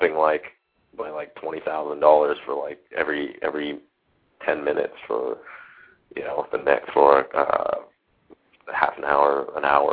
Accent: Seattle, Washington, United States; moved away as an adult; also born or lived in Boston; now in San Francisco, United States; No, I was from Seattle, and then when we weren't, you know, went to the East Coast for college, we moved to Boston to work on our first startup, and then we moved to San Francisco to work on Justin TV

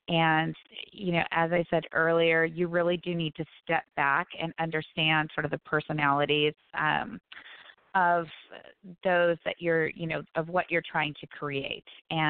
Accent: San Diego, California, United States; I grew up in San Diego and been going to Coronado for my whole life

